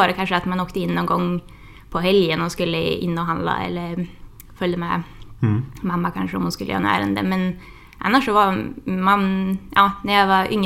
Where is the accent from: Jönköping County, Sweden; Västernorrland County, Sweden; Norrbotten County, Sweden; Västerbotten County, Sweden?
Västernorrland County, Sweden; Matfors; Hemma där jag är uppvuxen, det är Matfors. Så att det är lite ungefär en halv mil utanför Sundsvall.